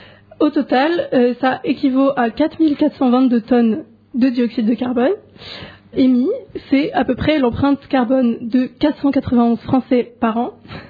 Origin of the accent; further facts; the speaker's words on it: Île-de-France, France; Et je viens de région parisienne.